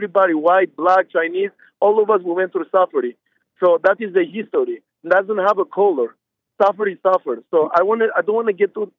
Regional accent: Albania; English is a second language; now in United States; But actually, America, if I'm from Europe, first of all. I'm from Albania. But what I learned being in America for like 15 years

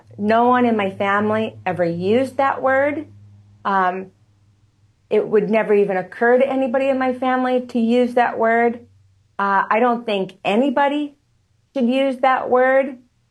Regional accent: California, United States; also born or lived in Philadelphia, Pennsylvania; I grew up in California and I was born in Philadelphia.

